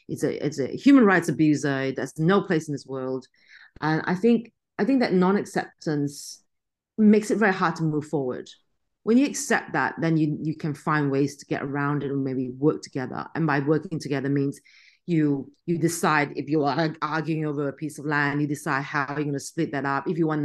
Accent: Sydney, New South Wales, Australia; People on the street ask me here in Australia, I'll say I'm from Sydney. If people overseas ask me where I'm from, I still say I'm from Sydney

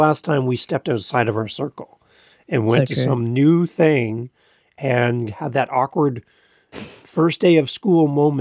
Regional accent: Canada; As a Canadian listening with my Canadian version of English, I love listening to yours.

